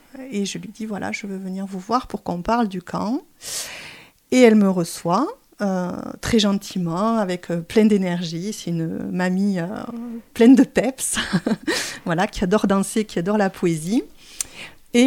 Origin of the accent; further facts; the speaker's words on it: Albi, Occitanie, France; j'ai grandi à Albi, je ne suis pas née ici, mais j'ai grandi à Albi